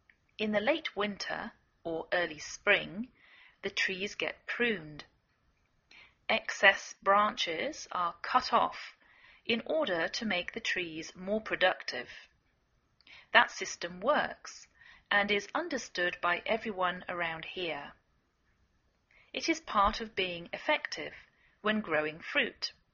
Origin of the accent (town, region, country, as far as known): England, United Kingdom; now in United States